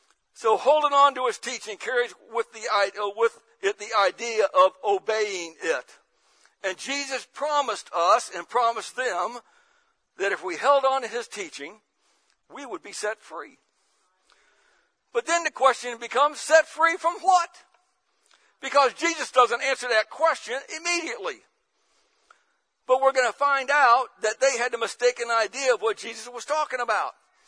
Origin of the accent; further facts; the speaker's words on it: St. Louis, Missouri, United States; I grew up in St. Louis, and I went to the largest high school in the state of Missouri, Hazelwood High School.